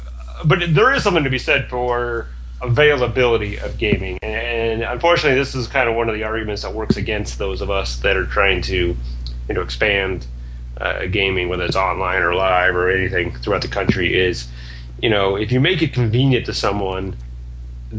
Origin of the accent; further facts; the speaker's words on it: Columbus, Ohio, United States; Columbus, my hometown, in November.